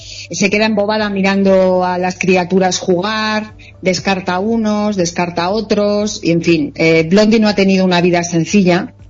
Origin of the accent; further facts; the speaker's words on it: Salamanca, Castile and León, Spain; Y es mi ciudad natal, es la ciudad en la que vivo